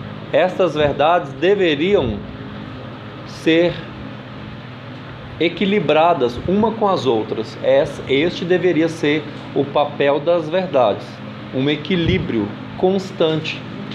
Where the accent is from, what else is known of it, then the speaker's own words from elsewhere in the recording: Minas Gerais, Brazil; porque eu sou mineiro, eu acompanho a política de Minas